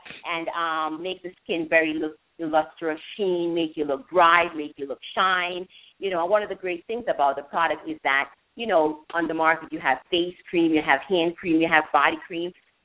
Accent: Jamaica; Growing up in Jamaica, let me tell you what it was.

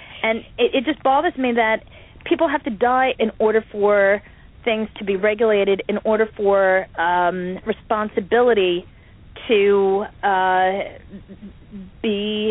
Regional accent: United States; I think business is great. I'm an American, and I think anybody who has a business, you know, go for it.

